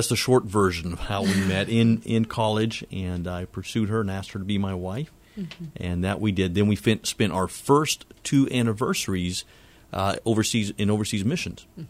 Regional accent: Oklahoma, United States; also born or lived in Texas; Well, I grew up in the plains of Oklahoma. I am an Okie. I was born in Texas. My parents, when I was about a year old, we moved to Oklahoma. And I was raised in the country.

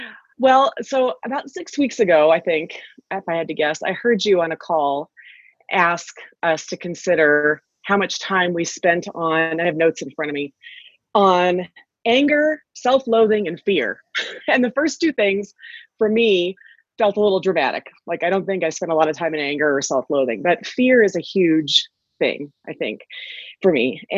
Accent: Albuquerque, New Mexico, United States; we're from Albuquerque, New Mexico, just staying in Albuquerque

